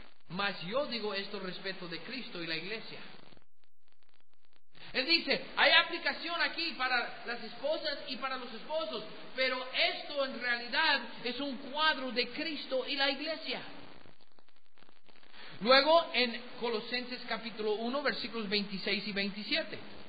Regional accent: United States; Allá en mi país, mire, los de Hollywood, la gente muy liberal en los Estados Unidos

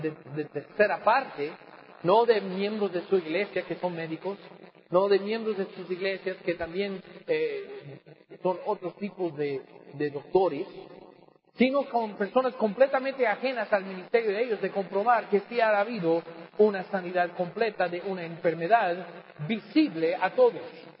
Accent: United States; allá en mi país, en los Estados Unidos

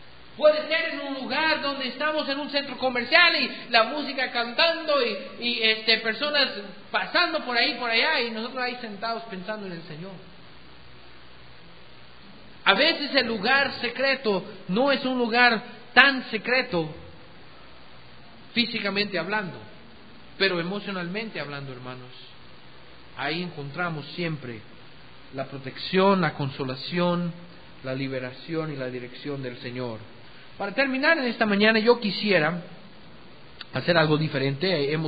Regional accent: United States; Spanish is a second language; aún ahí en los Estados Unidos, en mi país, hay muchas libertades que poco a poco están siendo amenazadas

